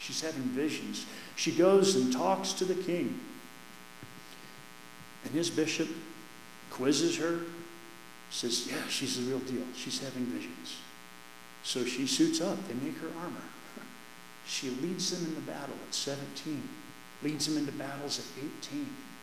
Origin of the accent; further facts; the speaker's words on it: Kansas, United States; also born or lived in Oklahoma; You know, I'm from Kansas and Oklahoma, man. We're rich, moist dirt.